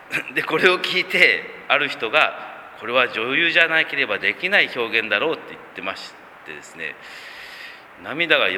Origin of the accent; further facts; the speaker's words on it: Kumamoto, Japan; 熊本に帰ってきて、久しぶりに熊本弁というのを聞きました。自分では熊本弁って分かってたつもりですけども、結構分からない言葉がたくさんあるなと。